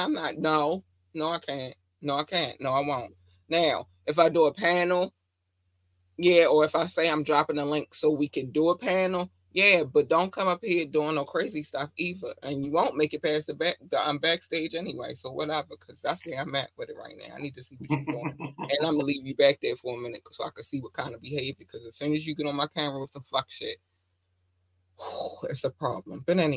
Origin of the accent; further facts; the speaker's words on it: Baltimore, Maryland, United States; I'm like, the hood is the hood everywhere. I came from Baltimore City.